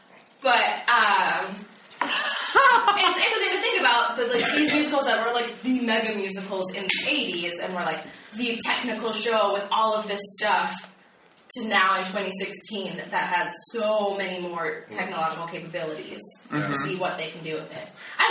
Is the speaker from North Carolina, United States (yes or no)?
no; New Jersey, United States; grew up in New Jersey.